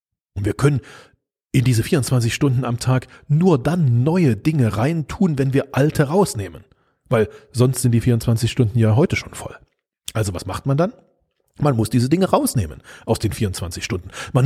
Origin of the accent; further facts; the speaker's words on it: Budapest, Hungary; also born or lived in Germany; Und vielleicht weißt du, dass ich halb Ungar bin. Ja, ich bin in Budapest aufgewachsen. Also ich bin halb Ungarisch und halb Deutsch.